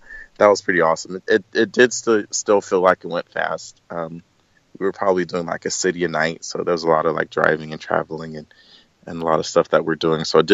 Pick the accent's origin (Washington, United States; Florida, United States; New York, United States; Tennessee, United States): Florida, United States; And I'm from Florida, which is completely flat.